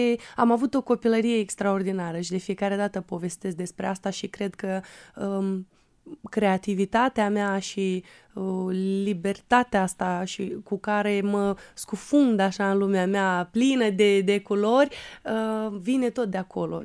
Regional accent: Moldova; cei din Republica Moldova credeau că sunt din România și a durat ceva timp ca să înțeleagă că eu sunt de fapt din Republica Moldova.

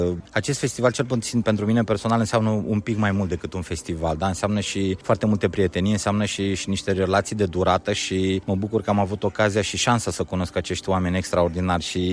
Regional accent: Dobruja, Romania; Eu, ca dobrogean, am spus întotdeauna

